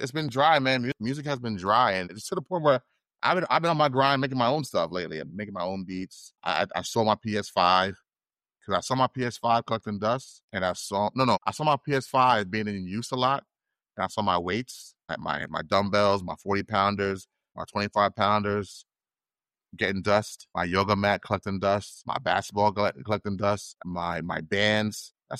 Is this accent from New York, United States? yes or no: yes; New York, United States; Growing up in New York, if I want to know who's hot on the mixtape scene